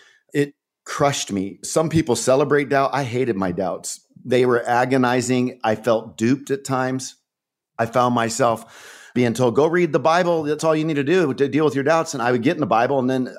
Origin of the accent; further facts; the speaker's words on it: California, United States; I'm a Californian. I grew up in California, and I never heard the gospel till I was 19.